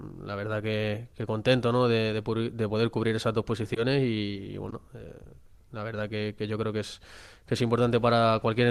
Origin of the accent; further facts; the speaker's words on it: Balearic Islands, Spain; al poco de nacer mis padres se tuvieron que ir a buscarse la vida, a trabajar a Mallorca y pues al final, pues bueno, desde pequeñito he vivido en Mallorca, aunque también nunca he perdido el visitar mi pueblo, pero bueno, digamos que sí que me puedo considerar mallorquín.